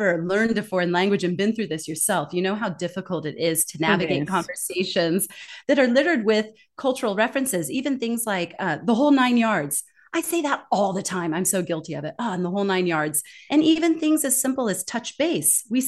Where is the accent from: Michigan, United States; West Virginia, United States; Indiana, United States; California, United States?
California, United States; sitting in your living room in my hometown in California, the world's coming to you.